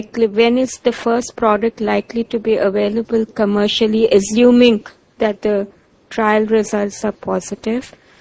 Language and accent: English; India; from India.